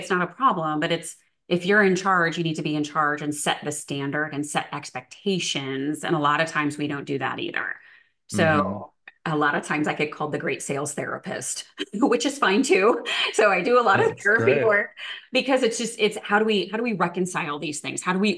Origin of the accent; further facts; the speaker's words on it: Chicago, Illinois, United States; I'm a simple gal, right? I'm a Midwesterner. I'm from Chicago.